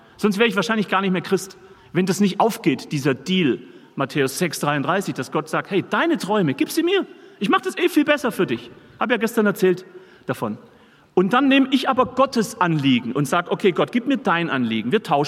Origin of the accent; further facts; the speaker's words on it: Baden-Württemberg, Germany; ich bin Schwabe und wir Schwaben, wir händ's ja nicht so mit Geld gäbe und so.